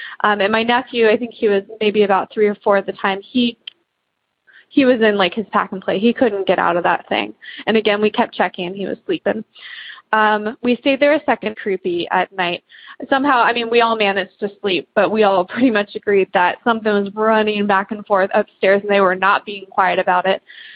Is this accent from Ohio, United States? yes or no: yes; Columbus, Ohio, United States; I'm from Columbus, Ohio.